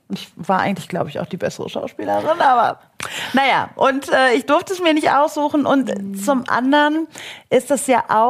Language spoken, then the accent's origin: German; Germany; born or raised there